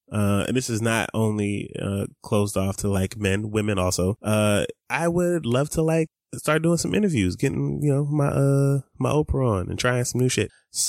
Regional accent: Atlanta, Georgia, United States; I grew up in Atlanta and Coke is the shit.

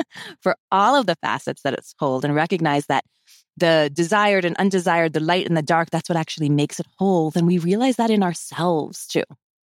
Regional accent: East Coast, United States; I grew up on the East Coast and I don't like the cold.

